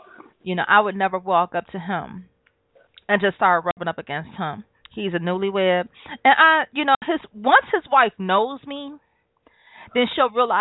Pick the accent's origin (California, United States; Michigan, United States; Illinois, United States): Michigan, United States; Detroit; remember, I'm from Detroit, so it's a big city, but a small city.